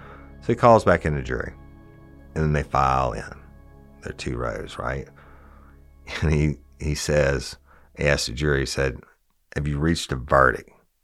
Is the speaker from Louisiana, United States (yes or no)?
yes; Louisiana, United States; I love to cook. I'm from South Louisiana. It's one of the major things we do, right? It's part of our culture.